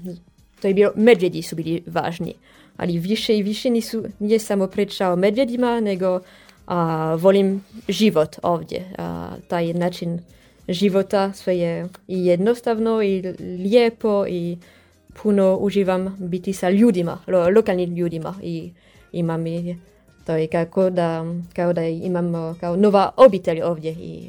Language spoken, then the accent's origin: Croatian; France; Croatian is a second language; Ja sam iz Francuske.